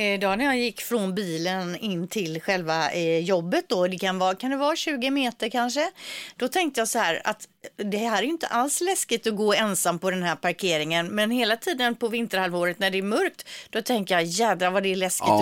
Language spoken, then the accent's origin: Swedish; Gothenburg, Västra Götaland County, Sweden; Jo, men jag är ju från Göteborg, och om det funkar lika bra att sända så här på varsin sida av Sverige